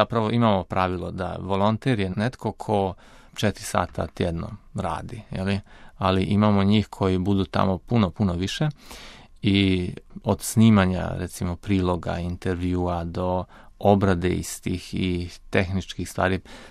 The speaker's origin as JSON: {"language": "Croatian", "town": "Subotica", "region": "Vojvodina", "country": "Serbia", "said": "dolazim iz Subotice. Tamo sam trajni đakon i radim u radiopostaji Radio Marija Subotica."}